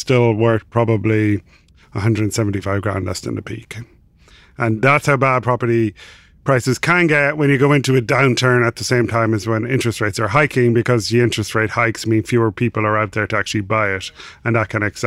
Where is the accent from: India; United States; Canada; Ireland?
Ireland; So I'm Irish, obviously from the accent.